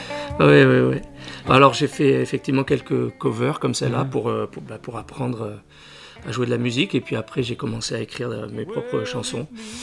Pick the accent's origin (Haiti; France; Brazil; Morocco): France; Sainte-Foy-la-Grande, Nouvelle-Aquitaine; comme moi je suis natif de Sainte-Foy-la-Grande, qui n'est pas énormément éloigné